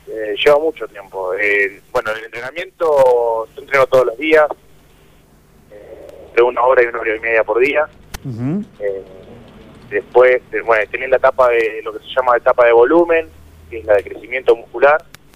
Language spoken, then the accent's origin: Spanish; Ayacucho, Buenos Aires Province, Argentina; now in Chivilcoy, Argentina; estoy viviendo en Chivilcoy ya hace varios años, pero bueno, yo soy de Ayacucho, ¿no?